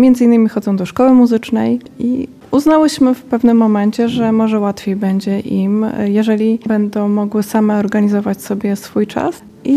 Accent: Zalesie, Lublin Voivodeship, Poland; jestem mamą 2 córek, które są na nauczaniu domowym. Pochodzimy z gminy Zalesia.

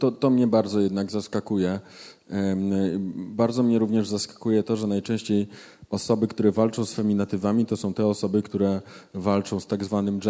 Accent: Knurów, Silesian Voivodeship, Poland; jest synek ze Śląska. Ja się wychowałem w Knurowie

